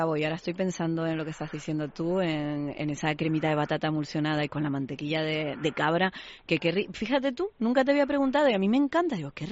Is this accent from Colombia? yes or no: no; Spain; digo, que soy la única española.